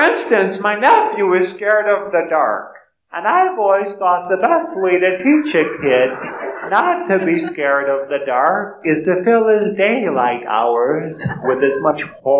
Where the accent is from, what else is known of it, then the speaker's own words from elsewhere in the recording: United States; I'm from America and the economy's having problems.